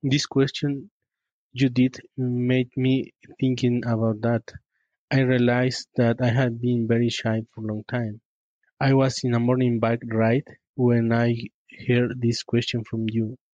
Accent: Mexico; English is a second language; I am from Mexico.

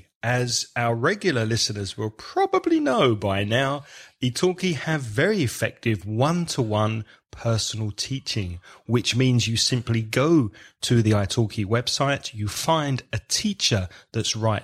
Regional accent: London, United Kingdom; I'm not sure if you'd use that in Belfast, but growing up in London, that was the accepted way of greeting someone.

